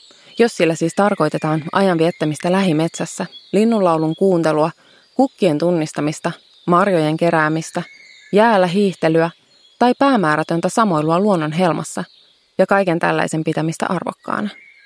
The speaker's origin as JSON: {"language": "Finnish", "town": "Vaasa", "region": "Ostrobothnia", "country": "Finland", "tie": "born or raised there", "said": "Lapsuuteni asuin Vaasassa, meren rannalla, tuulessa ja tuiverruksessa."}